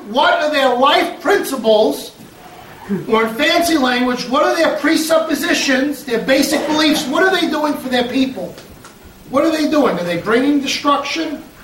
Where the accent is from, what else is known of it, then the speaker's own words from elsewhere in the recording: Brooklyn, New York, United States; I'm from Brooklyn, I can rap.